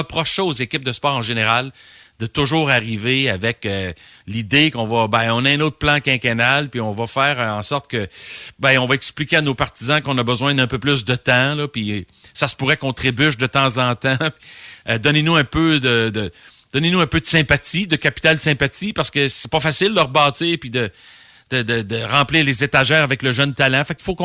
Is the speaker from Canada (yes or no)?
yes; Trois-Rivières, Quebec, Canada; Puis, écoute, j'ai grandi à Trois-Rivières.